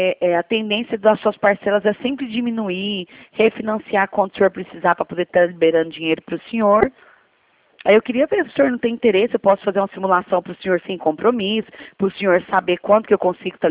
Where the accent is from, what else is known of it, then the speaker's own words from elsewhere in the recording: Goiânia, Goiás, Brazil; Eu sou de Goiânia, só que eu tenho vários clientes aí em Anápolis.